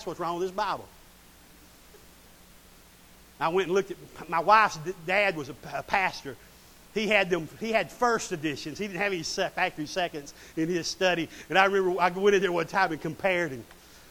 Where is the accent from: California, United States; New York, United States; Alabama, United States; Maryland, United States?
Alabama, United States; Collinsville; I'm from Collinsville, Alabama. Y'all know that? Some of y'all might not know that.